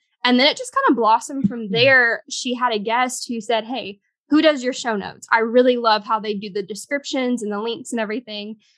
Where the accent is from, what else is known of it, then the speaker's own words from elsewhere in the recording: Arkansas, United States; we're both from Arkansas.